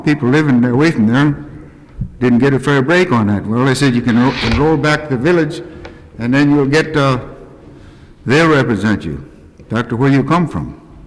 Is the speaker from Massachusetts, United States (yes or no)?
no; Alaska, United States; Now, I was raised up on the Yukon, and I enrolled to the town of Beaver.